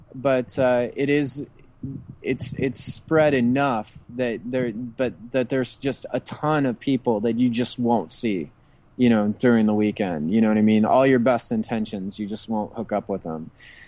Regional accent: San Diego, California, United States; San Diego is always going to be my favorite. You know, I mean, that's just, it's my hometown con.

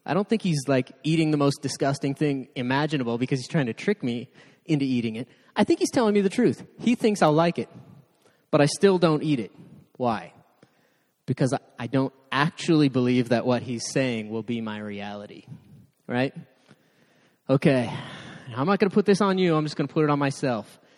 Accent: United States; because I'm an American, right? In America, like, you put enough salt on it, we'll eat pretty much anything.

